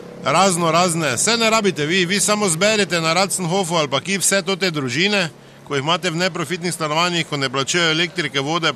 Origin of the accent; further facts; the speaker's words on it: Maribor, Drava, Slovenia; Ja, kaj, kdo sem Mariborčan, ni važno.